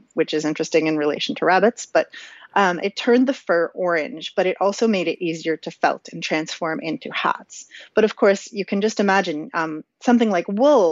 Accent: Canada; as a Canadian who wears a toque in the winter

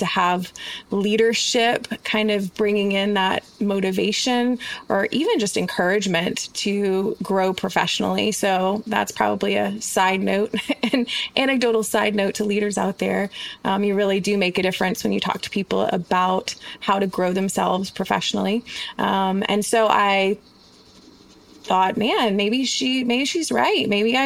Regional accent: Baton Rouge, Louisiana, United States; And when I moved to my hometown now, which is Baton Rouge, I started working in a new hospital.

